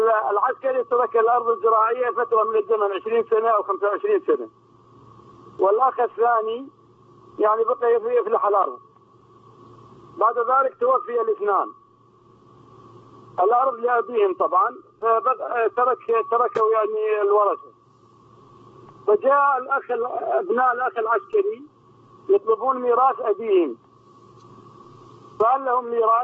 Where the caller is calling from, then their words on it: Iraq; وأنا من العراق